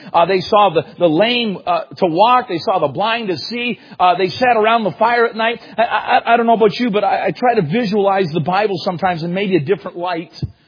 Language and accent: English; Canada; And I think I can be very frank with you tonight, my home church and being Canadian.